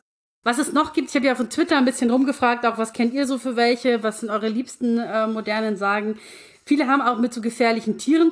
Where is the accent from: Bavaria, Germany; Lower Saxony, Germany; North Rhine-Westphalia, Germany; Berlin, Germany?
Bavaria, Germany; selbst bei uns in Niederbayern gibt es